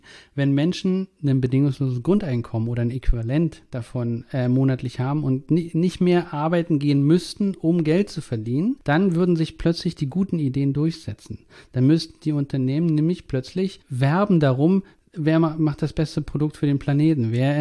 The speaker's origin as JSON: {"language": "German", "region": "East Germany", "country": "Germany", "tie": "born or raised there", "said": "ich bin ja in der DDR groß geworden."}